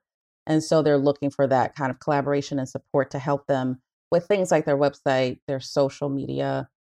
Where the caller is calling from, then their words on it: Raleigh, North Carolina, United States; I'm in Raleigh, North Carolina.